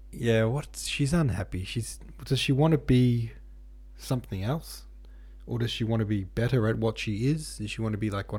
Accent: United States; we're generally not having a great time now in America. I'm American, but to be honest, if I were Canadian, I would have a feeling of smug superiority 105% of the time.

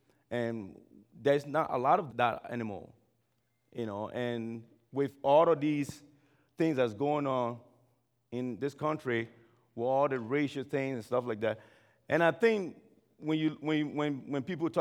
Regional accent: Salai, Liberia; born there; I was born in Liberia in a small village called Salai, a village that was actually established by my grandfather.

